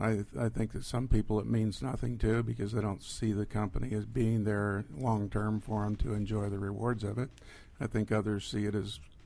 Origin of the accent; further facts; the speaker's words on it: Boulder City, Nevada, United States; Boulder City, Nevada.